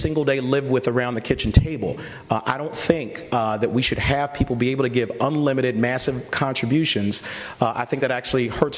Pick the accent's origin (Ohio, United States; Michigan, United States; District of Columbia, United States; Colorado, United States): District of Columbia, United States; Washington; also born or lived in Pittsburgh; I did grow up in Washington, D.C. I was born in Pittsburgh, grew up in D.C.